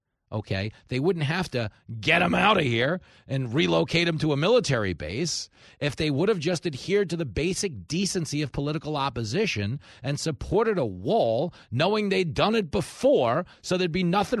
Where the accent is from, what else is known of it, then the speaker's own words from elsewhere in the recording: United States; to me, as someone who follows their elections as an American, the most shocking thing to me is that they were able to count all their votes in one day.